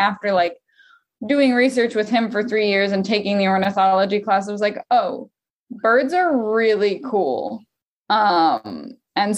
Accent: Louisville, Kentucky, United States; also born or lived in Lexington, Kentucky; Yeah, I'm actually from Louisville. And I lived in the same like house in Louisville for my whole life. And then the first time I moved out of my house, I went to Lexington, Kentucky, like an hour and a half down the road.

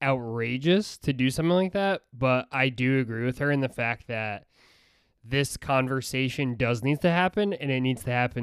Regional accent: Scotland, United Kingdom; Well, I'm Scottish, so there you go.

